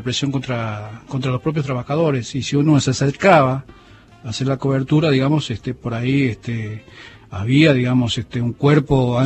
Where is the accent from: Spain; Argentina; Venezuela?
Argentina; San Pedro de Jujuy, Jujuy; Yo soy de San Pedro de Jujuy y hago cobertura en todo el ramal